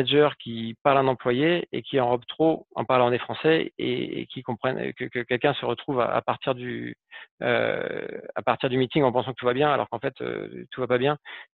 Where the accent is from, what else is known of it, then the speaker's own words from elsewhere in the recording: France; En tant que Français, on a ce côté débat